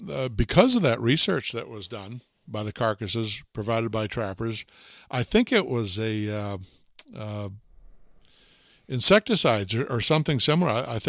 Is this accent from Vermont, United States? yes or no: yes; Thetford, Vermont, United States; I think, at least two cases of canine distemper in Thetford right here in my hometown.